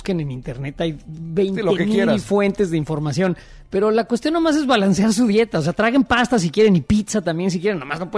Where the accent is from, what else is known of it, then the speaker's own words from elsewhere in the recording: San Ángel, Mexico City, Mexico; yo soy del barrio Bravo de San Ángel. O sea, de uno de los lugares más fresas del país.